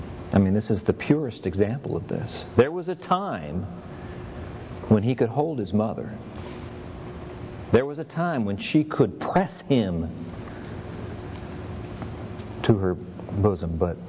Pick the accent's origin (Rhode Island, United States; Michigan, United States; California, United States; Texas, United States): California, United States; I grew up in California, and there were orange trees where I grew up, and we went to a grove one time